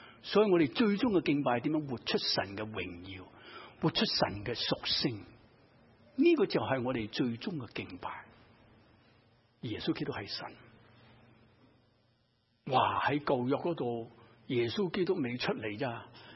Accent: China; 不是啊，我是中国人啊

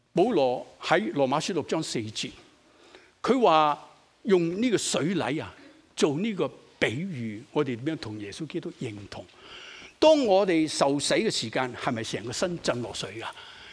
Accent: Guangdong, China; 咬耳朵，我们广东人是不是说咬耳朵？

